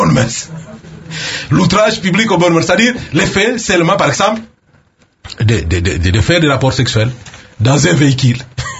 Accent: DR Congo; Chez nous, au Congo en particulier, il date des années 2000, principalement.

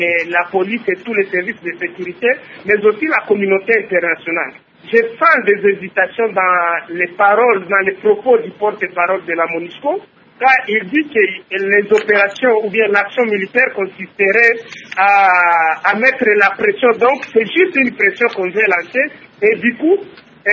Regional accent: DR Congo; ici chez nous en République démocratique du Congo.

